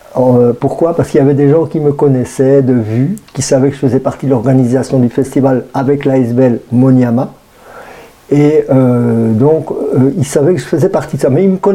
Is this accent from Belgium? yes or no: yes; Brussels, Belgium; Ben, moi, je suis né ici à Bruxelles. Je suis né en Belgique en 1964. Donc, ça fait quelques années déjà.